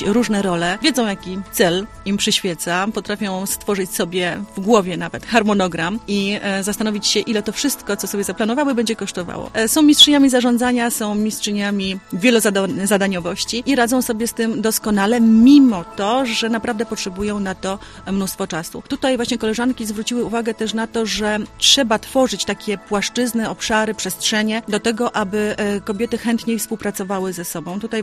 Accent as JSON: {"language": "Polish", "town": "Szelice", "region": "Opole Voivodeship", "country": "Poland", "tie": "born or raised there", "said": "W Szelicach, w mojej rodzinnej miejscowości."}